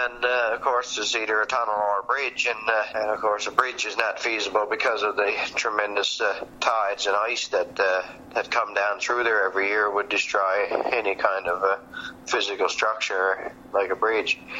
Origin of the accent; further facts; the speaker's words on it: Newfoundland and Labrador, Canada; I grew up in the Strait of Belle Isle, and every night we could, on a clear night, you could seem like you could draw a rock across to the island. I grew up on the Labrador side